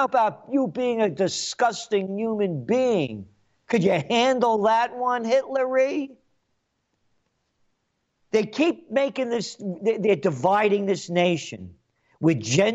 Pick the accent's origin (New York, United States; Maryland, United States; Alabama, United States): New York, United States; Yonkers; Well, best heroes we got when I was growing up in Yonkers was Landy's on Willow Street. Anybody that grew up in Yonkers knows about Landy's.